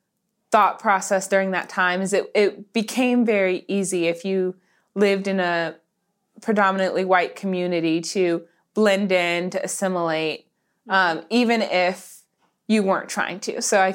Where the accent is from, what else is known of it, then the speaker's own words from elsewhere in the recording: Nashville, Tennessee, United States; I mentioned that I grew up in Nashville. So I went to the school just outside of Nashville, about 15 minutes outside of the city in the suburbs.